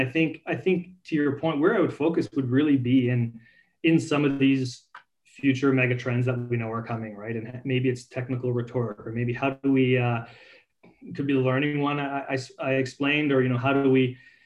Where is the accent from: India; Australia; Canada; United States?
Canada; I grew up in Canada landlocked